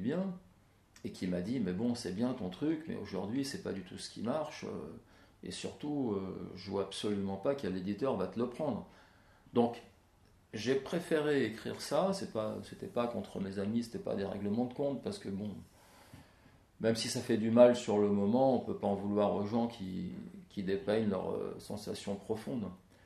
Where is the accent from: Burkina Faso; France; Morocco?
France; Nouvelle-Aquitaine; also born or lived in Sarcelles; J'ai été élevé en Corrèze, enfant, par une grand-mère qui parlait patois. Je suis arrivé à Sarcelles où on parle une autre langue que le français.